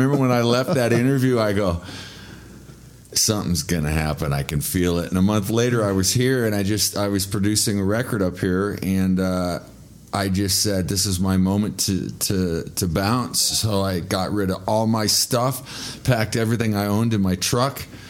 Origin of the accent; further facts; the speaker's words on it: Spokane, Washington, United States; moved away as an adult; also born or lived in Walla Walla; now in Los Angeles, United States; I was born in Walla Walla, Washington. I was raised in Spokane, and I moved down to Los Angeles when I was 18 years old to pursue music